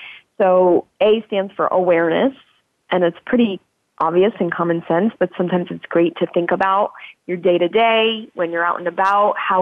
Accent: New York City, New York, United States; I'm also a New Yorker. My dad was an ex-NYPD detective.

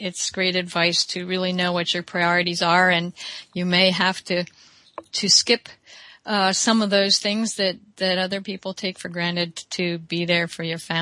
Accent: Philadelphia, Pennsylvania, United States; She was born in Philadelphia, my hometown

